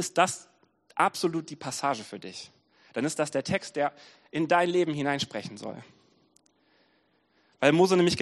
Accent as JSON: {"language": "German", "town": "Wiehl", "region": "North Rhine-Westphalia", "country": "Germany", "said": "wir kommen so aus Wiel, Oberberg unten"}